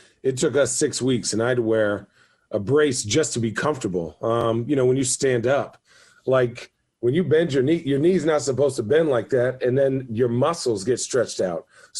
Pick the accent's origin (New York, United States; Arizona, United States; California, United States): Arizona, United States; Phoenix; I know I'm from Phoenix, so I'm a homer.